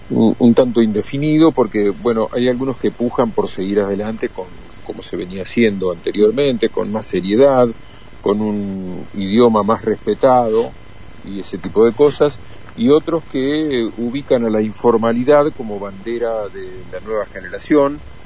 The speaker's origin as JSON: {"language": "Spanish", "town": "Victoria", "region": "Entre Ríos", "country": "Argentina", "tie": "born or raised there", "said": "cuando tenía 16 años en la radio de mi pueblo, en Victoria, Entre Ríos."}